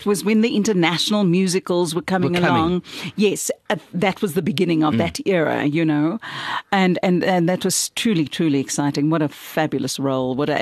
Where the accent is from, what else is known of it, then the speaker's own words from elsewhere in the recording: Mitchell's Plain, Western Cape, South Africa; also born or lived in Pretoria; I'm from Mitchell's Plain.